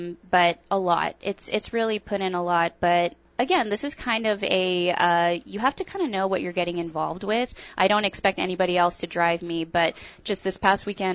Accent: La Cañada, California, United States; moved away; also born or lived in Pasadena / Glendale; So I grew up in, La Cañada, and then around the Pasadena Glendale ar

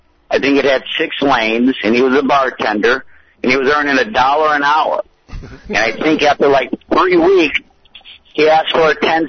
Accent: Lake Havasu City, Arizona, United States; growing up in Lake Havasu City was the most awesome childhood a kid could ask for.

